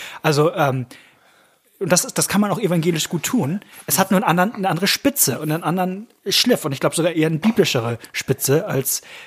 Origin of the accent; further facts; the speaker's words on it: Northern Germany, Germany; Und das kennt man so als Norddeutscher, gemeiner Norddeutscher